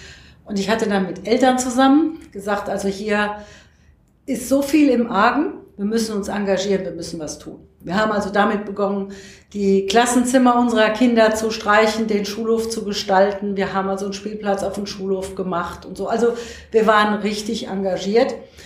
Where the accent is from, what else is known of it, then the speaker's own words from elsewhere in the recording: Düsseldorf, North Rhine-Westphalia, Germany; Also ich komme aus Düsseldorf. Ja. Ich bin auch in Düsseldorf geboren